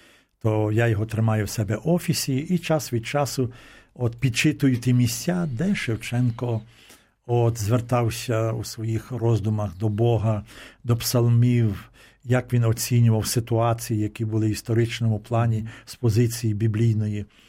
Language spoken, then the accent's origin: Ukrainian; Lviv Oblast, Ukraine; Я з Львівщини, так.